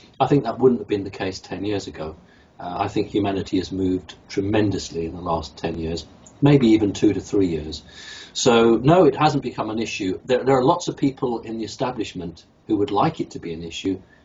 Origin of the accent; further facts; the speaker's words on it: United Kingdom; because remember I'm from United Kingdom and we love tea over here.